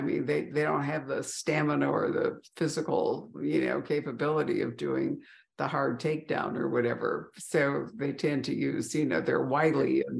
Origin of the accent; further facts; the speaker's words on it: Midwest, United States; And when I grew up in the Midwest, was it the elm?